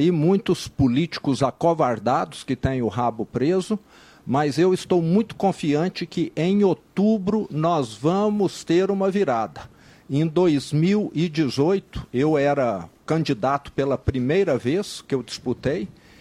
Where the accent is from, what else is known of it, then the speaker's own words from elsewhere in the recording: Minas Gerais, Brazil; Então, eu estou no caminho certo, muito tranquilo, sereno, como um bom mineiro do interior.